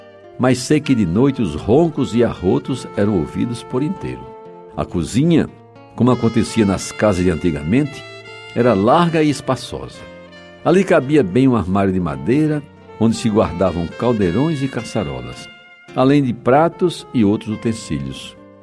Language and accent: Portuguese; Jaguaribe, Ceará, Brazil; a casa onde eu vivi parte da minha infância em Jaguaribe.